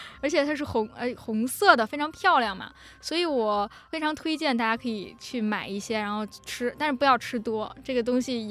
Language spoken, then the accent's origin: Chinese; Beijing, China; 因为在我家乡，我在北京嘛，我一直以为枸杞是搁在酒里跟人参一起泡着